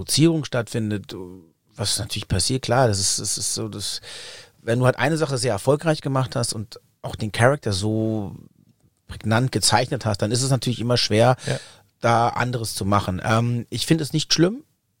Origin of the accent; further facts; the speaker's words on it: Germany; mein portugiesisches Sein war immer irgendwie mit einem Konflikt beladen, und als ich bin ja in Deutschland geboren und auch in den Kindergarten gekommen